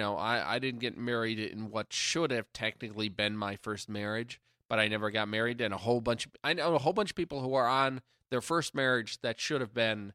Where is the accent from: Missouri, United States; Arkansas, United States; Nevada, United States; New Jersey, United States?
Nevada, United States; Henderson; I'm from Henderson.